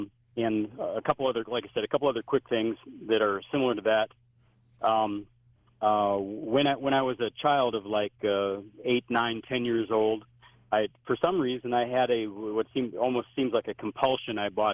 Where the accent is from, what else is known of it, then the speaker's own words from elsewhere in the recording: Minnesota, United States; moved away; also born or lived in Wyoming; I had moved away from my home state of Minnesota and away from my family for several years, was out in the mountains of Wyoming